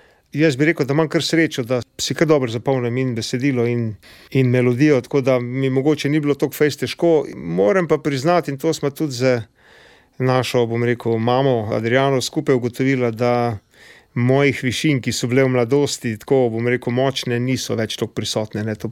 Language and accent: Slovenian; Velenje, Savinja, Slovenia; also born or lived in Slovenj Gradec; sem rojen v Slovenj Gradcu in živel v mladosti v Velenju